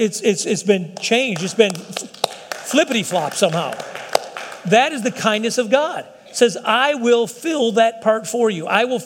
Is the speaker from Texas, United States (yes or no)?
yes; Texas, United States; I'm a Texan. I get it.